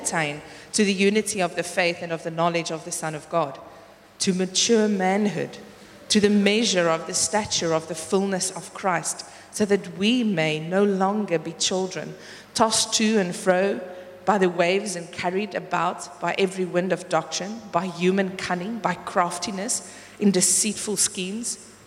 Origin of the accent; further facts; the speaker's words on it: South Africa; first language Afrikaans; English is a second language; it's also not my mother tongue. I sometimes struggle to pray in English. It's so weird. When I pray, I feel like I pray in Afrikaans in my head and then I translate it into English.